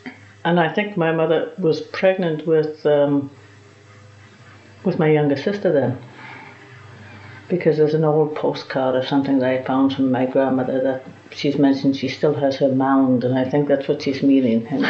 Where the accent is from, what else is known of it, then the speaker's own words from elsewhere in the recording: Crown Point, Indiana, United States; born there; I was born in Crown Point, Indiana, USA, in 1931.